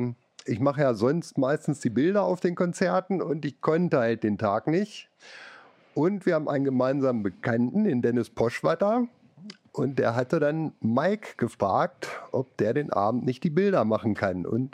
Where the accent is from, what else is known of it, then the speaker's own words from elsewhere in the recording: Lower Saxony, Germany; ich komme ja aus Südniedersachsen, da kennt man es